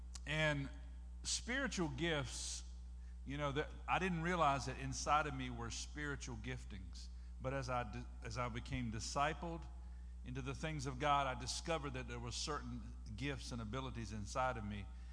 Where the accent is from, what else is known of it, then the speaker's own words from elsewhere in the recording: Hertford, North Carolina, United States; the little village, the little hamlet that I grew up in Northeast North Carolina, Hertford.